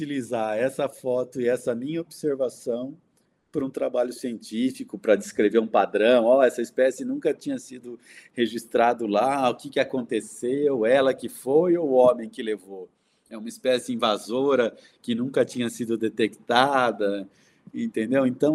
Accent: Campinas, São Paulo, Brazil; eu sou fui criado como uma criança urbana, em Campinas, numa rua de terra.

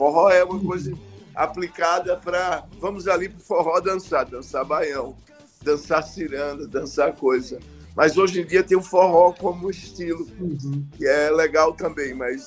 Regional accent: Belo Jardim, Pernambuco, Brazil; also born or lived in Caruaru; Eu nasci em Caruaru, que é vizinho a Belo Jardim, porque Belo Jardim não tinha maternidade. Então, todo mundo nascia em Caruaru, ou não, por parteira, porque não tinha. Então, astrologicamente, eu sou caruaruense.

